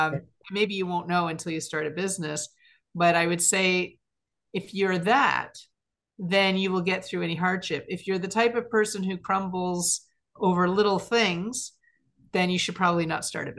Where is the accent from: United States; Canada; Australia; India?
Canada; I guess being Canadian